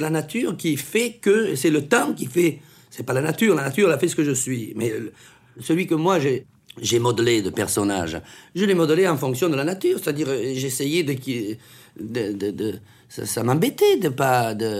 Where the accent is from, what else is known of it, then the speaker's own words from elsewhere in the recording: Southern France, France; il faut voir... que je suis méridional.